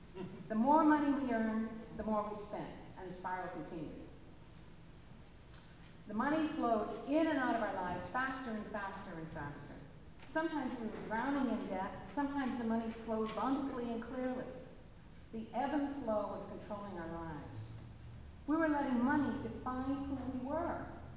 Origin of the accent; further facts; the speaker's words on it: Littleton, Massachusetts, United States; I grew up in the Littleton Congregational Church in Littleton, Mass.